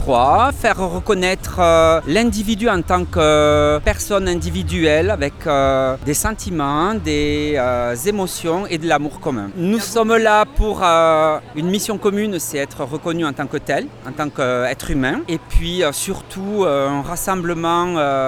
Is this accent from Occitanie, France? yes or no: yes; Béziers, Occitanie, France; now in Switzerland; je suis originaire de Béziers, je vis en Suisse.